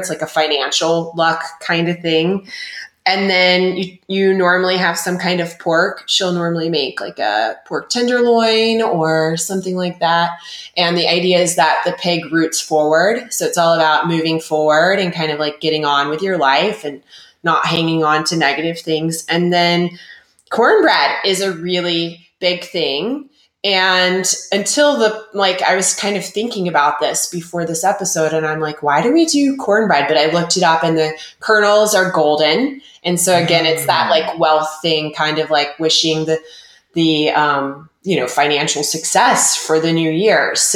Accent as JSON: {"language": "English", "region": "Southern United States", "country": "United States", "said": "maybe I should lose my title as a Southerner"}